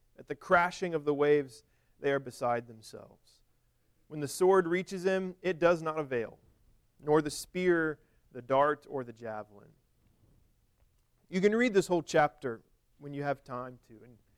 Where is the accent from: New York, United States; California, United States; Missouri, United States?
Missouri, United States; I grew up in Missouri. There were big catfish in the Missouri River, but that was probably about it.